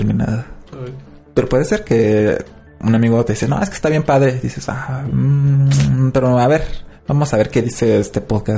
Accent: Mexico; Y pues, como buen mexicano, pues, obviamente.

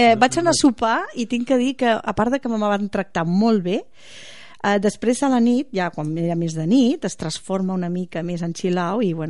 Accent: Valladolid, Castile and León, Spain; Catalan is a second language; És que sóc de Valladolid.

